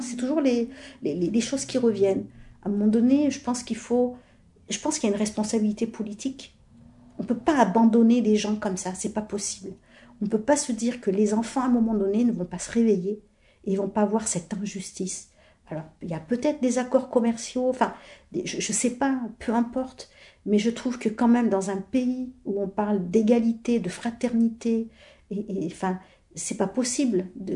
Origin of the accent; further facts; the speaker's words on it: France; Mais je suis française et je me sens à 2000%.